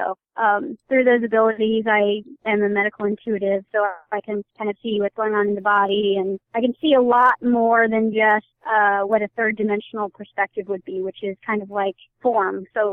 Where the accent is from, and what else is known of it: Los Angeles, California, United States; now in Kansas City, United States